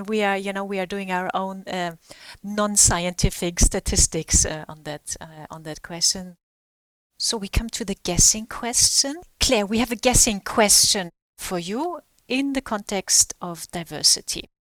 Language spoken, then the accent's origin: English; Germany; English is a second language; We are from Germany.